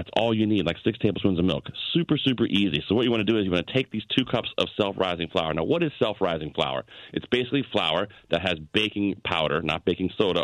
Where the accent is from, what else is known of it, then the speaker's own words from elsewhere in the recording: Virginia, United States; I grew up in Virginia, and my dad used to make drop biscuits all the time